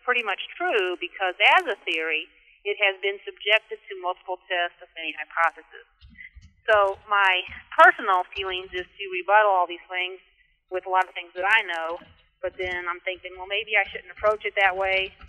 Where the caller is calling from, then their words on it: South Roxana, Illinois, United States; South Roxana, just outside St. Louis.